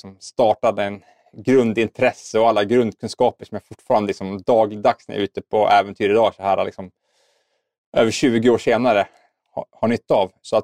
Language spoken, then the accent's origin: Swedish; Östhammar, Uppsala County, Sweden; now in Hjo, Sweden; Jag är född och uppvuxen i Östhammar i Uppland. Men just nu så bor jag nere i Västra Götaland i Hjo.